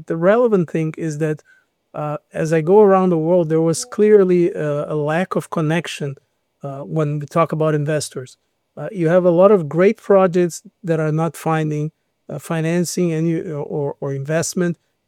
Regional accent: Porto Alegre, Rio Grande do Sul, Brazil; English is a second language; My hometown in Brazil, Porto Alegre, was underwater last year for more than a month

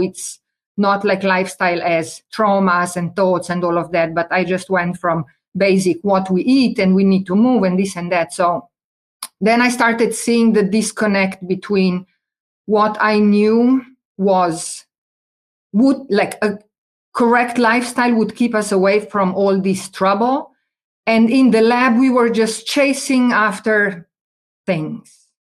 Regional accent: Slovenia; also born or lived in Italy; I'm originally from Slovenia, but I finished biology in Italy and molecular biology grad school.

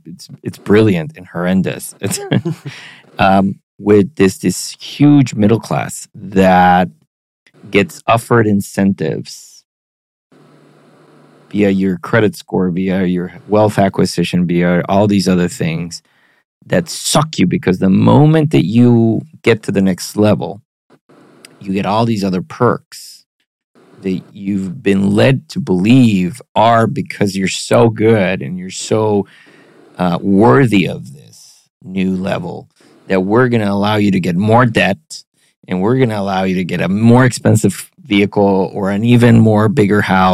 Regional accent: Costa Rica; now in United States; I'm also an immigrant. I come from Costa Rica.

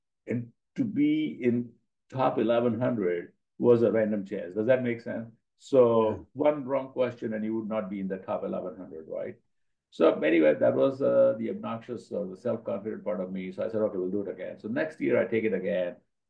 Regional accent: Amritsar, Punjab, India; born there; So I was born in Amritsar, which is one of the cities in Punjab. But I never lived there

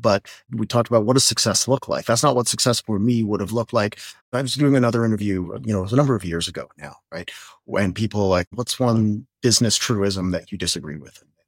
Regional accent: Canada; Being Canadian. I mean, like I grew up here

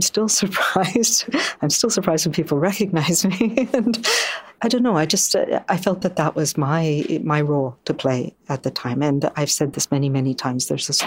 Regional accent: Prince Edward Island, Canada; where I come from, we have this saying, I'm a Far East Coaster, so I'm from Prince Edward Island.

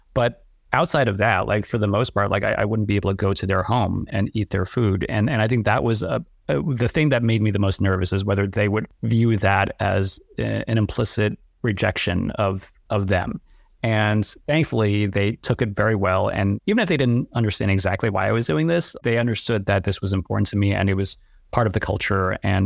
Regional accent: United States; born there; I was born in the U.S. My parents grew up in Hong Kong and they immigrated here in the late 70s. And my sister and I were both born in the U.S. So to me, I was born in the Chinese diaspora

